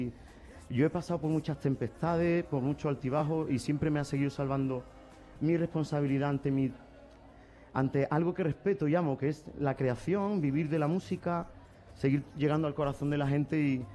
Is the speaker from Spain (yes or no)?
yes; Jerez de la Frontera, Andalusia, Spain; moved away as an adult; now in Madrid, Spain; Yo que tengo mi corazón dividido como madrileño y como jerezano gaditano